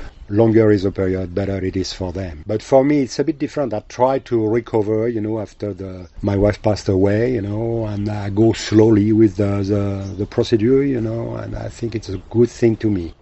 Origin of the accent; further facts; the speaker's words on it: France; moved away; also born or lived in Southeast Asia; and I'm from France. But I'm not living in France.